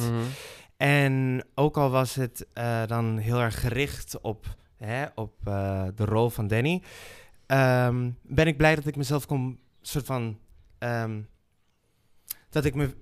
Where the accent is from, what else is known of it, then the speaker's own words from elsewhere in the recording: Venezuela; moved away as an adult; also born or lived in Ede / Arnhem; now in Amsterdam, Netherlands; Ik ben in Venezuela geboren in 1993. Ik heb daar tot mijn 18e gewoond. Ik ben in 2012 naar Nederland verhuisd. Ik heb in Ede gewoond, toen in Arnhem. Daar 2 jaar. Ik ben naar Amsterdam verhuisd